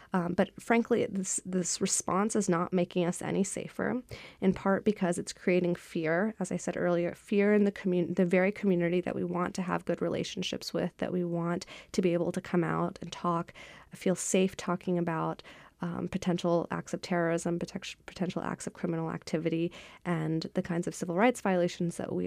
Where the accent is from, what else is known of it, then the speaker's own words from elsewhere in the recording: the South, United States; You know, I grew up in the South. I'm a woman of color.